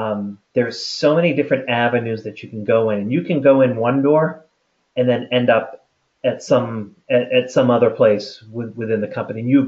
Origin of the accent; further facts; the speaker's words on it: Boston, Massachusetts, United States; So I'm originally from the Boston area.